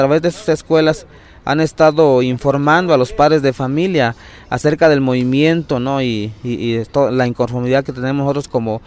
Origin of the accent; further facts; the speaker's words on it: Michoacán, Mexico; venimos del estado de Michoacán, de la sección 18. Nosotros somos maestros de educación indígena, ahí en el estado de Michoacán, donde se habla la lengua purépecha.